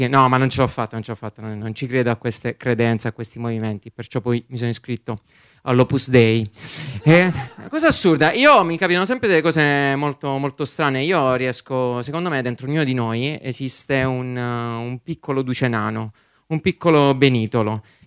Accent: Foggia, Apulia, Italy; now in Milan, Italy; Ovviamente, pugliese di Foggia.

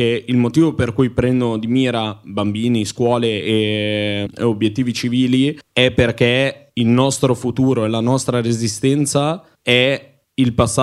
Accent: Canada; Io sono cresciuta in Canada. In Canada sono stata a stretto contatto con le popolazioni indigene canadesi

